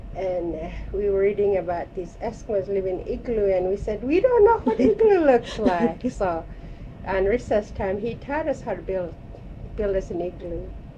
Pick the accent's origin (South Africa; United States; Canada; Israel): United States; Nunivak Island, Alaska; Actually, I was born in a little sod house in a lot of white people think we live in igloo.